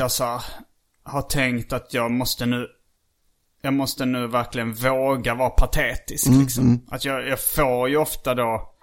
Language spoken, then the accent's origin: Swedish; Skåne, Sweden; accent: Scanian; Men då kom jag ihåg att jag kunde inte riktigt bara ha min vanliga dialekt. Nej. Varken i busringningarna eller i sketcherna. Jag var tvungen att bre på en liten extra skånska.